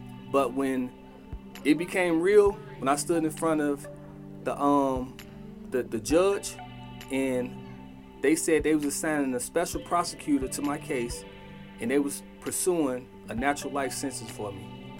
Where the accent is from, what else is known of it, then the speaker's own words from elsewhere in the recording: Chicago, Illinois, United States; I was raised in Chicago, the South Side, the Robert Taylor Projects. My mom, she was a school teacher. My dad was a truck driver.